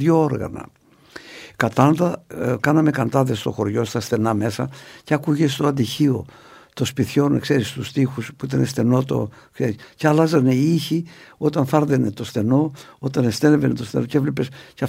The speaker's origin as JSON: {"language": "Greek", "town": "Anogia", "region": "Crete", "country": "Greece", "said": "από πού είσαι, από τα Νόγια."}